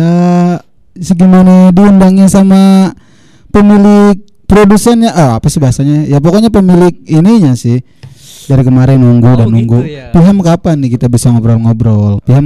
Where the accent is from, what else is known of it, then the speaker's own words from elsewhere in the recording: Tangerang, Banten, Indonesia; Ya karena saya sih orang Tangerang juga gitu ya. Mungkin kan masih dari Jawa Barat ya kan, masih ada Sunda-Sundanya gitu ya, Sundanese lah.